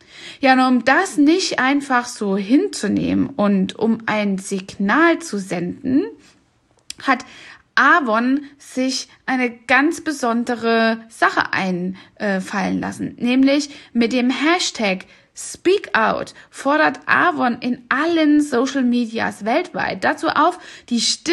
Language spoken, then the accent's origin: German; East Germany, Germany; Ja, ich bin selbst ja in Ostdeutschland aufgewachsen